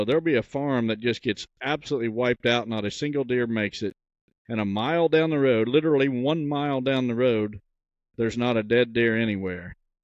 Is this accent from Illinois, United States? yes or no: yes; Illinois, United States; if it was legal in my home state of Illinois, I would be doing everything I could.